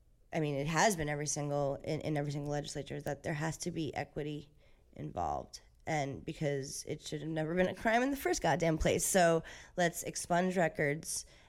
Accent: West New York, New Jersey, United States; I'm from West New York, New Jersey.

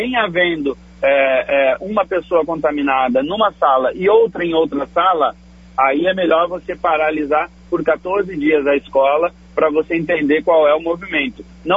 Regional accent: Santiago, Rio Grande do Sul, Brazil; Sou gaúcho de Santiago.

